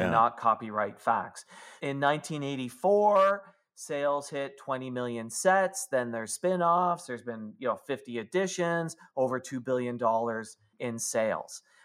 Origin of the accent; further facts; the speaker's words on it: Canada; Because I'm a Canadian.